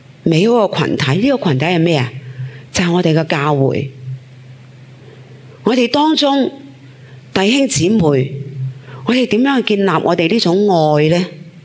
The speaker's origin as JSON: {"language": "Cantonese", "country": "China", "said": "尤其是我哋中国人咧， 其實就好要面嘅"}